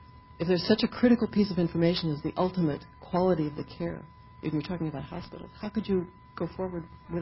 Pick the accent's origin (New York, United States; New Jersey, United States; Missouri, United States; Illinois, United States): Illinois, United States; Highland Park; I grew up in Highland Park, and my parents now live there